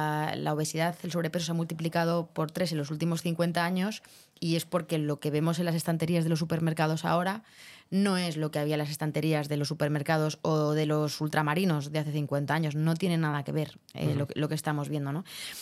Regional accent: Cuenca, Castilla-La Mancha, Spain; Yo soy de Cuenca.

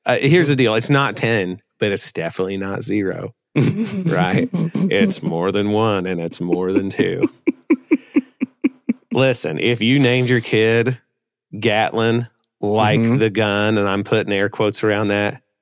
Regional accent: Midwest, United States; Speaking of growing up in the Midwest and being a redneck.

